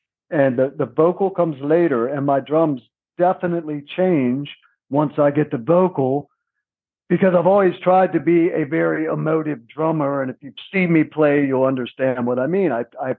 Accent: West Virginia, United States; I grew up on the East Coast in West Virginia, so we had

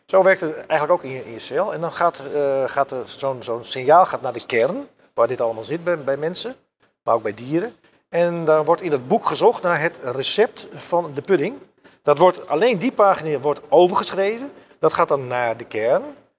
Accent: Friesland, Netherlands; Ik was heel vaak, ik kom uit Friesland, weidevogels en zo.

